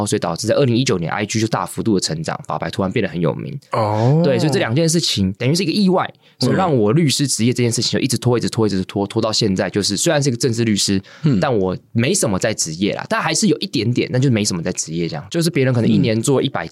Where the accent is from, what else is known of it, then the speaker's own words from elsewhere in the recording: Taiwan; also born or lived in Hong Kong; 因为我那时候先在香港出生，然后香港出生之后两个月我其实就回来台湾了